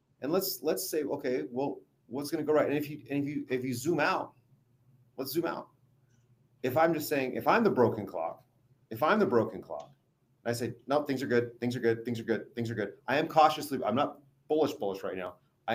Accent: Las Vegas, Nevada, United States; So being born and raised in Vegas, I like my.

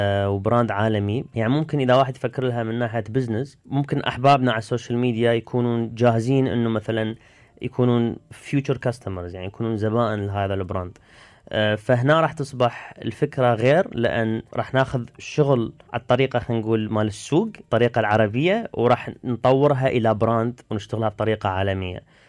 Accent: Tunisia; now in Belgium; يعني أنا جاي من تونس ثقافة عربية، وصل بلجيكا أشوف عادي إنه أطفالي يصادقون بعض

